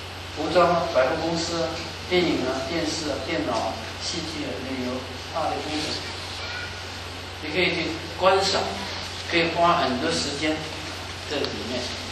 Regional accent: Guangdong, China; now in United States; 我是广东人，我知道我们是老华侨

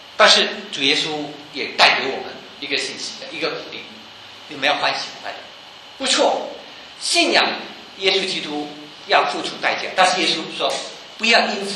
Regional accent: China; 我们中国人啊，我们传统上很多人都是信仰这个佛教、道教、民间信仰，所以历代以来，我们的祖先都是拜拜的。

